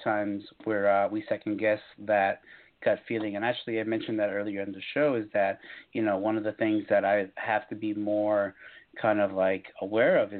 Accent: New England, United States; Like, I'm from New England, people who are listening in, and I go to Salem.

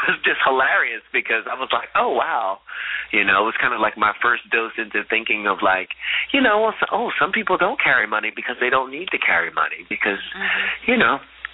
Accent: Philadelphia, Pennsylvania, United States; I'm from Philadelphia.

